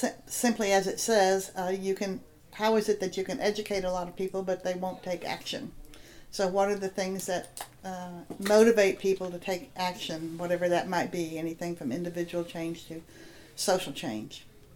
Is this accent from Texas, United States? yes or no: yes; Cleburne, Texas, United States; I was born in the Valley, but grew up in Cleburne, Texas, south of Fort Worth.